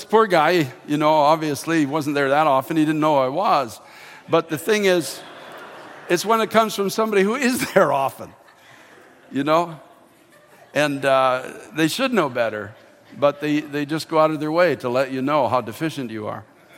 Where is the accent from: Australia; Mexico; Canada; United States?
Canada; I'm a Canadian, okay, so I play hockey